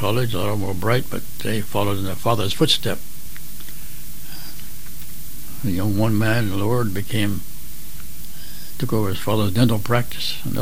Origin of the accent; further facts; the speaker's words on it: Mount Holly, New Jersey, United States; I was born and raised in Mount Holly, New Jersey, which is 20 miles from Philadelphia.